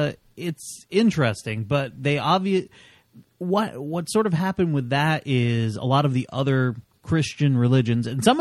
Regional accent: Vermont, United States; I think my home state of Vermont is one of the places where gay marriage is legal.

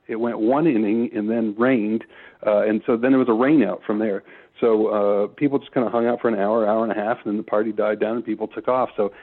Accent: Vermont, United States; just like we were raised to be in Vermont, Nate, as you know.

